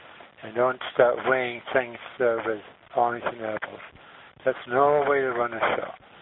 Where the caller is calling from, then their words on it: Montreal, Quebec, Canada; I'm in control from Montreal.